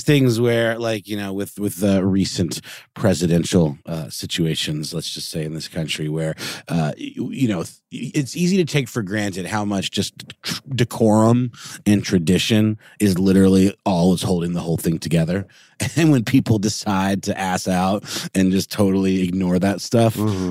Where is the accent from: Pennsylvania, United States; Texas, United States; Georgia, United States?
Georgia, United States; Augusta; I think John C. Calhoun is the namesake of a very short and unimpressive expressway in my hometown of Augusta, Georgia.